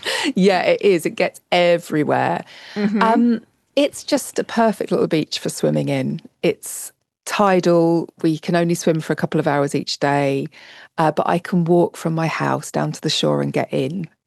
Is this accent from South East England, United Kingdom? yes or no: yes; Whitstable, South East England, United Kingdom; I'm in my hometown of Whitstable, which is the very far southeast of England. So I'm about, 200 metres from the sea right now.